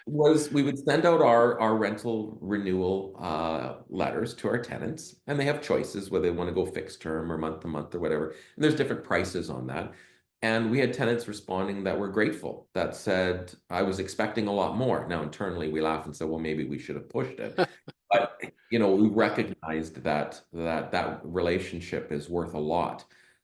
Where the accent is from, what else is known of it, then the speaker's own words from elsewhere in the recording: Edmonton, Alberta, Canada; I'm here in Edmonton and I do what I do, I don't do it just because I was born and raised in Edmonton.